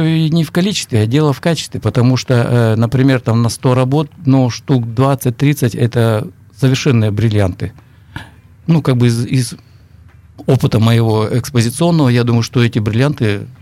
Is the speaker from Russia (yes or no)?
no; Crimea, Ukraine; Во-первых, я детство провел в Крыму.